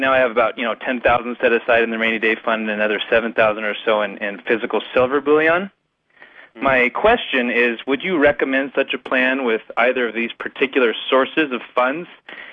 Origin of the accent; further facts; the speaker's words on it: Washington, United States; I'm from Washington State.